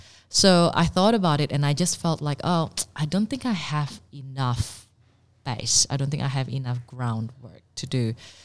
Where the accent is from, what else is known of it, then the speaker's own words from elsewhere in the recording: Indonesia; born there; English is a second language; So I was born in Indonesia, and I did my college in Singapore.